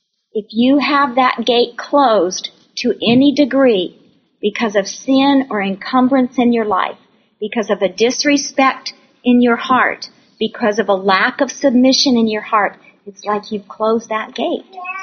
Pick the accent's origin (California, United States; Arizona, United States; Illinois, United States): Arizona, United States; Phoenix; When I was a little girl growing up in Phoenix, very dry climate